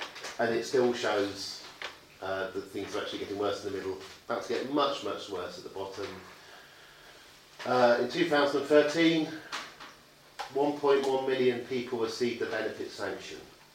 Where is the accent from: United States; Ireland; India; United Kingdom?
United Kingdom; England; but we don't talk about that because we're English.